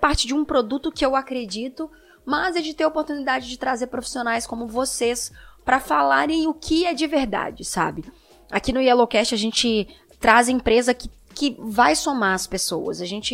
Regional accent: Belo Horizonte, Minas Gerais, Brazil; Óbvio que dá pra perceber o meu sotaque, pra quem tá escutando a primeira vez. Eu sou de Belo Horizonte, eu cresci com uma unidade da SOS perto da minha casa

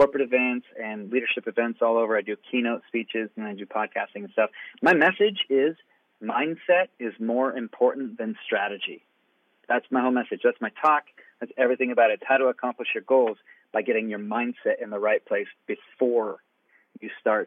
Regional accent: Rexburg, Idaho, United States; I'm from Rexburg, Idaho.

